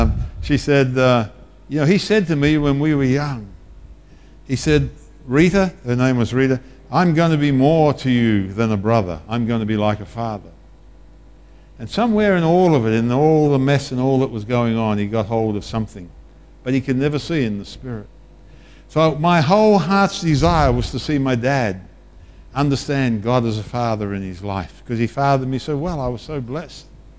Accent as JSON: {"language": "English", "country": "Australia", "said": "if you ever want a sobering experience as an Aussie, just go to the battlefields of France."}